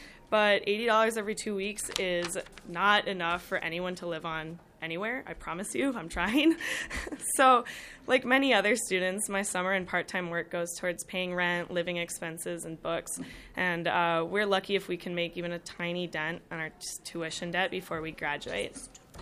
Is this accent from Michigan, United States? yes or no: no; Minneapolis, Minnesota, United States; I guess this is St. Paul, but I'm from Minneapolis.